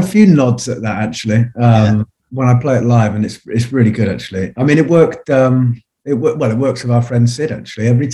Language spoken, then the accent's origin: English; Didcot, South East England, United Kingdom; I've lived there my whole life. I was born in Oxford, but I've lived in Didcot my whole life.